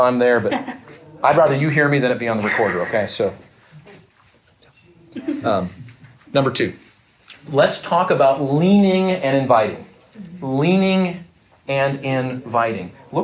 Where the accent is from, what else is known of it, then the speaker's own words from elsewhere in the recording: Texas, United States; I'm from Texas.